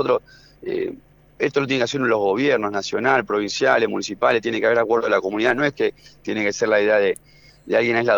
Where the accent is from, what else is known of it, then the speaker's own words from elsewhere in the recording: Argentina; Para nosotros sería un orgullo como argentino, porque amamos a nuestra patria